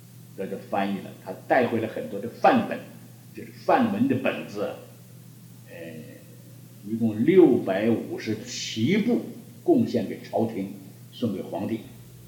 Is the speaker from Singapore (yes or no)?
no; China; 我们中国人如果腿子短的话，怎么搬也搬不上来